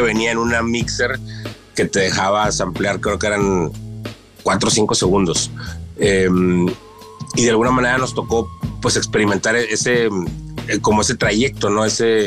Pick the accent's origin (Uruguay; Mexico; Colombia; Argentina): Mexico; para nosotros son universales como latinos o como mexicanos